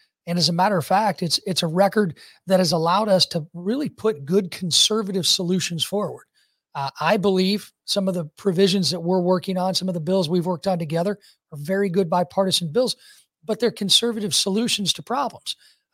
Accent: Taylorville, Illinois, United States; So for me, I grew up in Taylorville, Illinois.

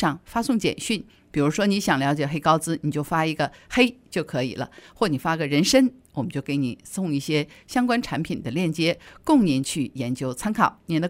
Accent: China

